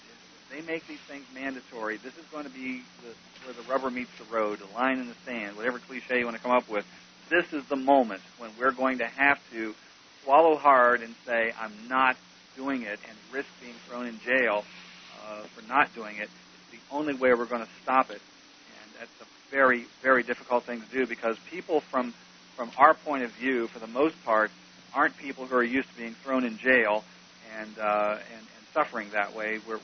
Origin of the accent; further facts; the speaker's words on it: Newark, Ohio, United States; David, I'm from Newark, Ohio.